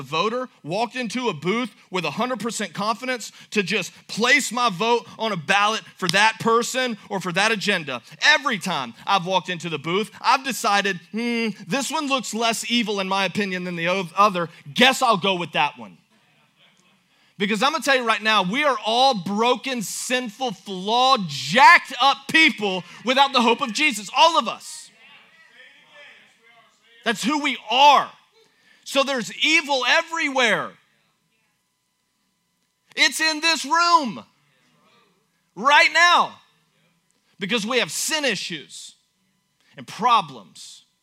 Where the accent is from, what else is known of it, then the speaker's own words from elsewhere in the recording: United States; I think as an American, it's a right.